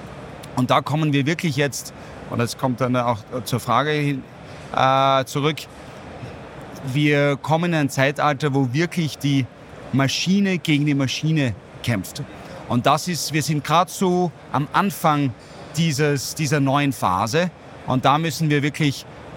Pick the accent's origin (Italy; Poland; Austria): Austria; Ich bin Österreicher.